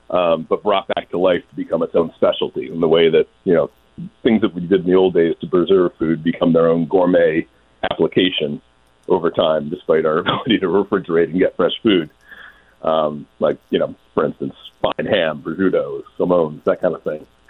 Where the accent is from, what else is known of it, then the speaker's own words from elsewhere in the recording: Fall River, Massachusetts, United States; been taking some time out of this family trip to get deep down into where my hometown is, Fall River, exploring the food scene.